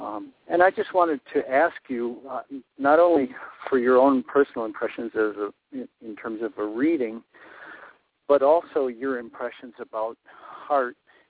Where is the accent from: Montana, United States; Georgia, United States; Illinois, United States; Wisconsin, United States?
Wisconsin, United States; Sturgeon Bay; I'm from Sturgeon Bay